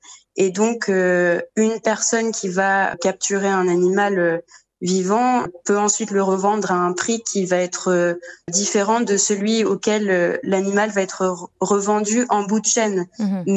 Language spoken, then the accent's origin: French; France; Et puis, il y a aussi du braconnage chez nous, en France